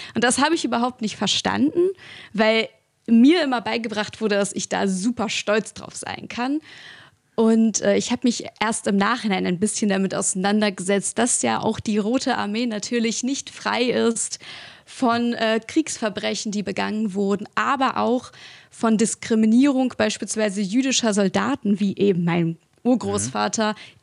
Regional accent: Ukraine; Man muss zu mir ja auch wissen, ich bin postsowjetisch sozialisiert worden. Ich komme aus der Ukraine.

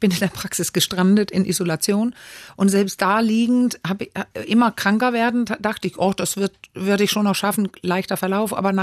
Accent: Denmark; also ich bin ja Dänin, Dänisch.

